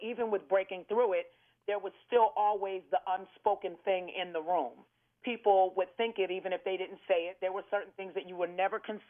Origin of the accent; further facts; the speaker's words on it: New York, United States; Growing up in New York, that was a part of it.